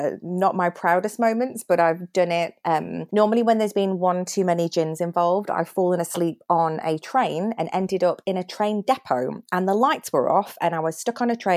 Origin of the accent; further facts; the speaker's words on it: United Kingdom; And I'm British.